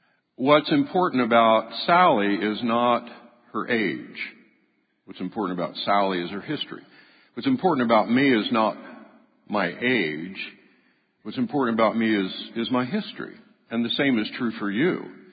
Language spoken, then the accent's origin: English; Idaho, United States; I grew up in Idaho. Went to K-State for my undergraduate work